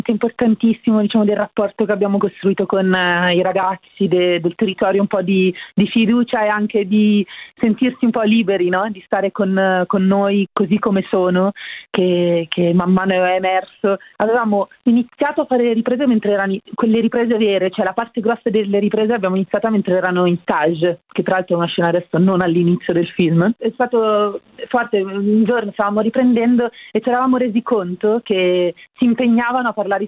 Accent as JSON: {"language": "Italian", "region": "Lombardy", "country": "Italy", "tie": "born or raised there", "said": "io sono cresciuta in Brianza"}